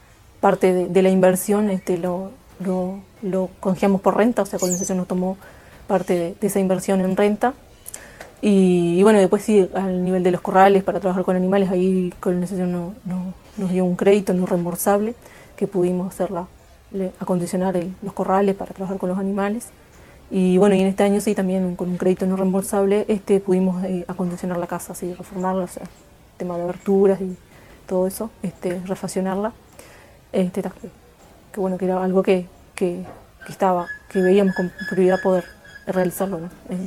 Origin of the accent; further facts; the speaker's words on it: Cerro Chato, Salto, Uruguay; oriundas somos del departamento de Salto, ahí en la zona de Mataojo, en la zona de Cerro Chato. Ahí nacimos y nos criamos, fuimos a la escuela 47 de Cerro Chato.